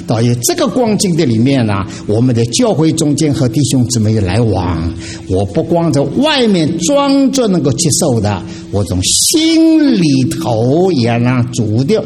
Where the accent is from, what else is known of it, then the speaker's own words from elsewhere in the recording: Shanghai, China; born there; 我是生在上海的，我一听见讲上海话的记得多亲密一点